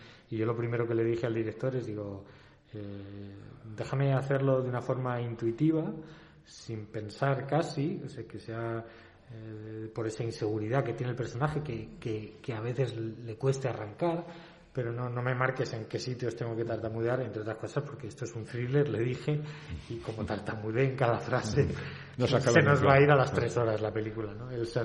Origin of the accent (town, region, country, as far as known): Spain